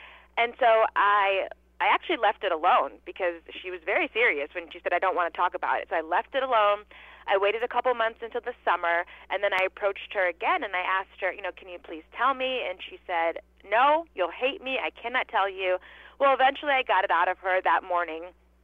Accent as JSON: {"language": "English", "region": "Connecticut", "country": "United States", "tie": "born or raised there", "said": "So I grew up in Connecticut, where I still live today."}